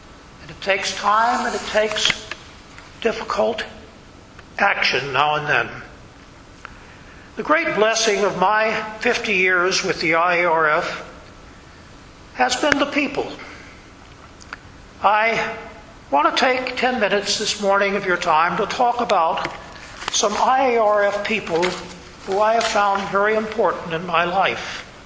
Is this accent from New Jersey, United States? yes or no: no; Atlanta, Georgia, United States; born there; prejudice is not unique to the South, where I was born in Atlanta, Georgia.